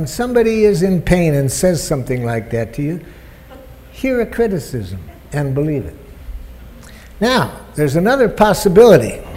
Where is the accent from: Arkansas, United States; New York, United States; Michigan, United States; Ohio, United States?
Michigan, United States; Detroit; No, hell, I grew up in Detroit, and I get those two places mixed up.